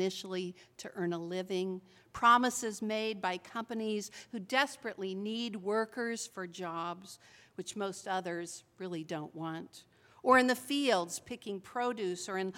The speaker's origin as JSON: {"language": "English", "region": "Kansas", "country": "United States", "tie": "born or raised there", "said": "It happened in a small town named Lindsberg, Kansas, which is just 14 miles from my hometown."}